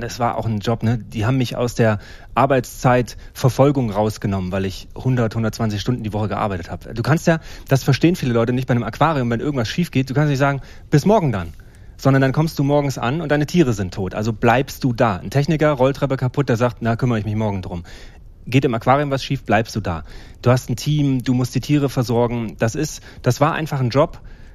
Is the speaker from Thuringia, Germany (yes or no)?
yes; Jena, Thuringia, Germany; accent: Ossi dialect; Aus Jena. Ich habe auch noch den Ossi-Dialekt, ne?